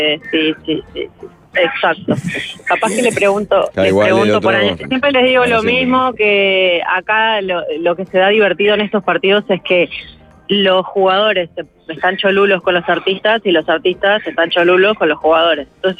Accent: Uruguay; soy la única uruguaya, es el único medio uruguayo que está acá

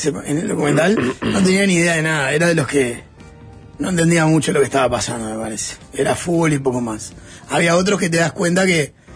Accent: Argentina; Esto es para que vean cómo somos los argentinos.

